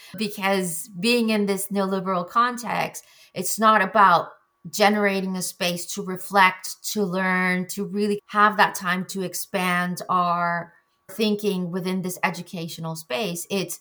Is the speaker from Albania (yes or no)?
no; Mexico; my lived experience of being born and raised in Mexico